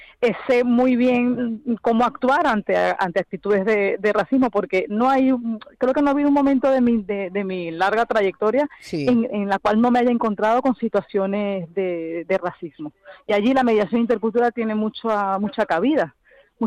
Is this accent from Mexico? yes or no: no; Venezuela; now in Madrid, Spain; Yo, por ejemplo, soy venezolana, estoy trabajando en Barro desde hace 12 años